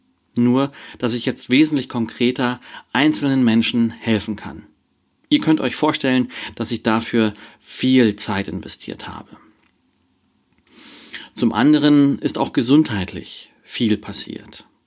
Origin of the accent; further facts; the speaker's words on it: Berlin, Germany; moved away; denn dieser Anbieter kommt aus Berlin, meiner alten Heimat. Wunderbar. Also, ich bin umgezogen.